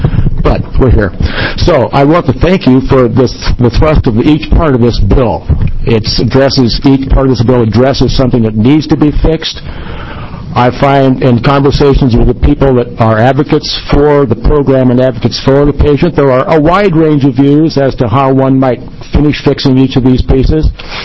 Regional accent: Williams, Oregon, United States; I'm from Williams, Oregon.

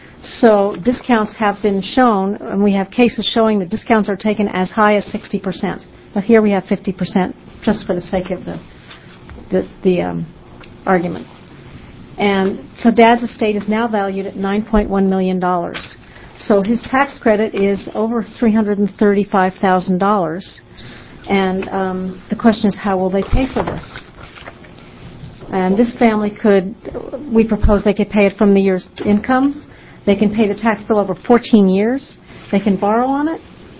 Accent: Brooklyn, New York, United States; born there; And I didn't grow up on a farm. I was born in Brooklyn, actually. But I still love Oregon.

